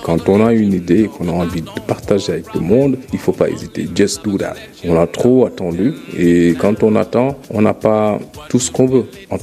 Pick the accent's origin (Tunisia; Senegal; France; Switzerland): Senegal; Wolof parce que je suis sénégalais, français parce que c'est notre langue aussi